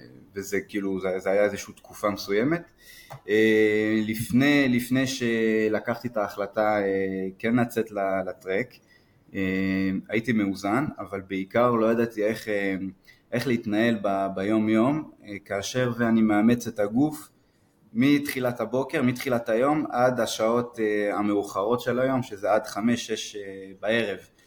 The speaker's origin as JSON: {"language": "Hebrew", "country": "France", "second_language": "Hebrew", "lives_now": "Israel", "said": "כפי שאתם שומעים, אני צרפתי במקור."}